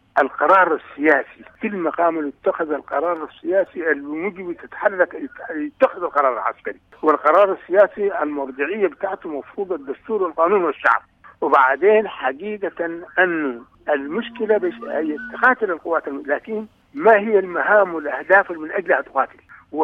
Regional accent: Sudan; أنا من السودان

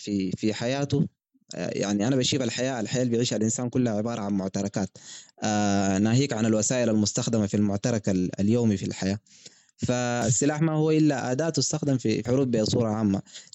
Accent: Sudan; نحن مواطنين نحن سودانيين

